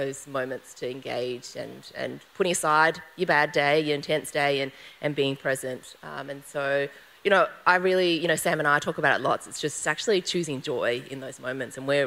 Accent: Melbourne, Victoria, Australia; we're from Melbourne and we lived in the inner north, which is the Bant bubble, and it's probably the most progressive area in Victoria, if not the nation.

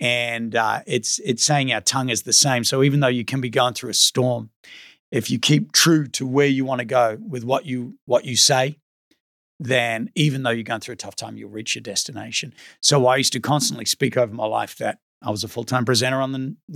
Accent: New Zealand; And I grew up in New Zealand, and my trade that I did for 5 years was LED light windows.

